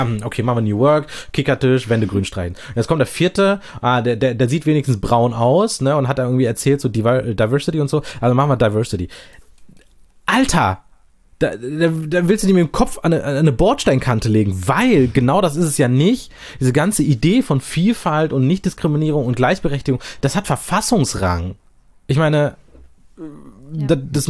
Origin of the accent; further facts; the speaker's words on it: Germany; weil ich es nämlich auch als Deutscher mit ohne deutschen Eltern sozusagen auch nicht verstehe.